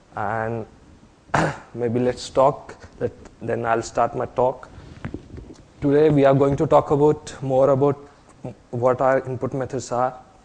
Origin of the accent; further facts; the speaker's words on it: India; first language Marathi; English is a second language; my mother tongue is Marathi, I always feel frustrated.